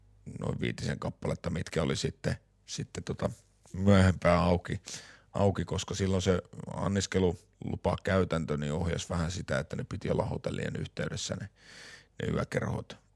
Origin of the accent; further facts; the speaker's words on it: Lahti, Päijät-Häme, Finland; kun itse olen Lahdesta ja näin edespäin